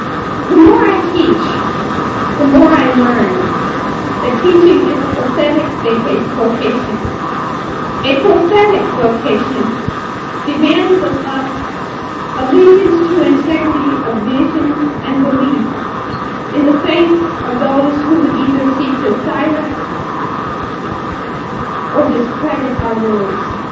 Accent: Kentucky, United States; also born or lived in Manhattan; now in Asheville, United States; I moved from Manhattan to the small town of Korea. That's what I'm going to talk about, going back to Kentucky, which is where I was raised.

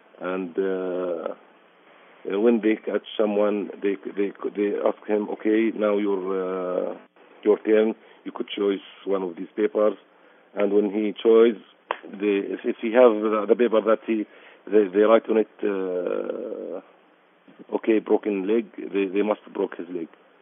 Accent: Bethlehem, West Bank, Palestine; English is a second language; I am from Bethlehem, and I work in Hebron since 1995. I'm sorry because I will speak with English a little, and after that I will speak in Arabic.

